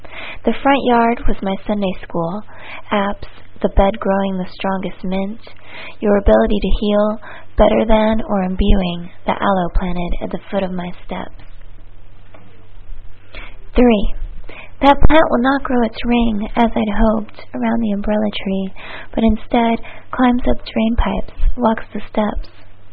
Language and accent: English; Homestead, Florida, United States; I'm from Homestead, Florida.